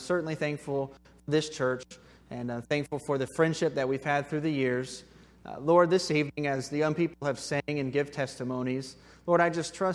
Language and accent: English; Indianapolis, Indiana, United States; I grew up in Indianapolis, more on the west side in the Brownsburg area.